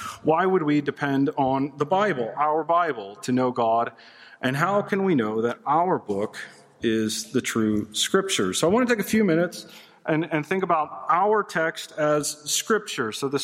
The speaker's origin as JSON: {"language": "English", "region": "Alabama", "country": "United States", "said": "I'm from Alabama, and sometimes those words that stack up that end in L's give me trouble."}